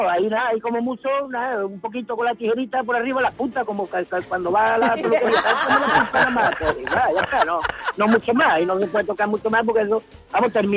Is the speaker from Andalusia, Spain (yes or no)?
yes; Fuengirola, Andalusia, Spain; yo que soy de Fuengirola, pues te puedes imaginar, todo perfecto